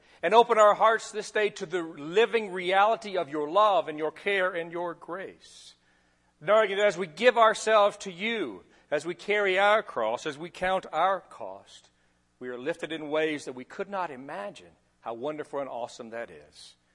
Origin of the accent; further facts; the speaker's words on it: Bible Belt, United States; as I was raised kind of in the Bible Belt